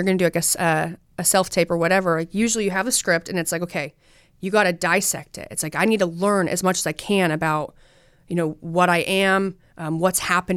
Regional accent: Utah, United States; It's like, I'm from Utah. I say mountain, right?

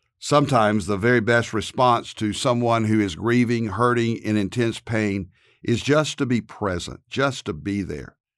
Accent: Dallas, Texas, United States

